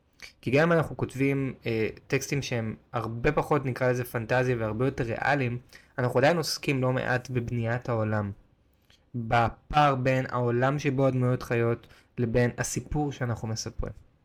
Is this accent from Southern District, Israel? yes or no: no; Tel Aviv, Tel Aviv District, Israel; שגדלתי בתל אביב. ואני רואה את תל אביב כעיר מלאת אפשרויות.